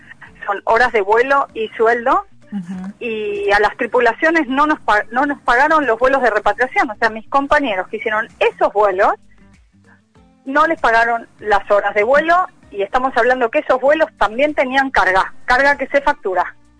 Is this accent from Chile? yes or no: no; Argentina; nosotros, que somos profesionales aeronáuticos argentinos